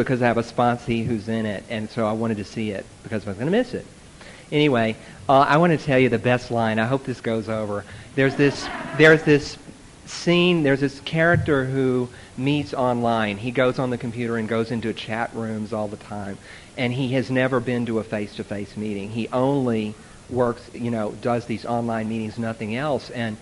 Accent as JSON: {"language": "English", "town": "San Francisco", "region": "California", "country": "United States", "said": "I am also from San Francisco."}